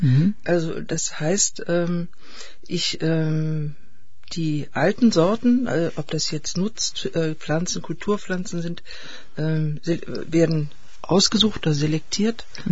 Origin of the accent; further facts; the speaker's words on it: Eisfeld, Thuringia, Germany; Ich komme aus dem Eisfeld. Ich habe dort eine Baumschule in dem ehemaligen 3-Kilometer-Streifen der DDR